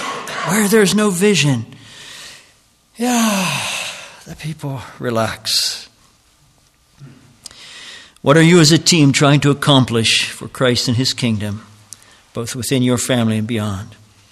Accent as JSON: {"language": "English", "region": "Pennsylvania", "country": "United States", "said": "And I come from Lancaster County, y'all."}